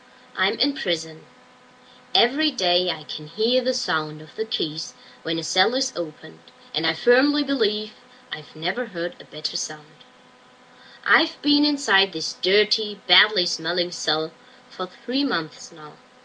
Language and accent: English; Kenya; I am a Kenyan and grew up in post-colonial Kenya in the 50s and 60s with a father and a mother. Both of them are from our tribe